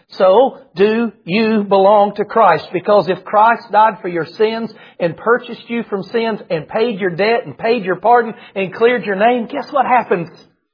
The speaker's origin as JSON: {"language": "English", "region": "the South", "country": "United States", "said": "Hey, I'm from the South. I can tell a persimmon tree when I see it."}